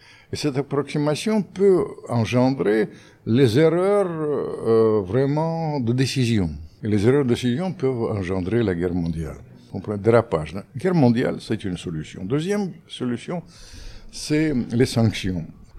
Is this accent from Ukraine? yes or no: yes; Ukraine; Moi, je suis ukrainien, je suis très sensible, je vis ça comme une tragédie